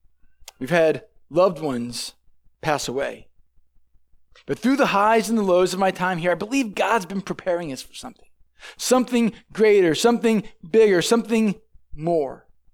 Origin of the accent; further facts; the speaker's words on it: St. Louis, Missouri, United States; I did most of my growing up in the St. Louis area.